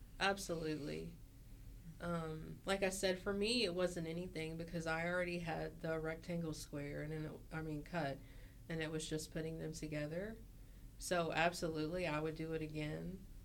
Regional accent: Appalachia, United States; I strongly identify as an Appalachian American, and I think quilting is quintessential to Appalachia.

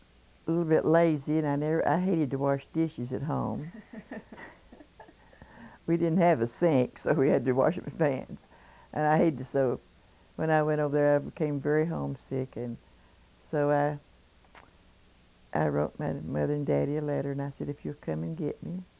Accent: United States; I grew up here in Knight County, just about 2 miles up from here.

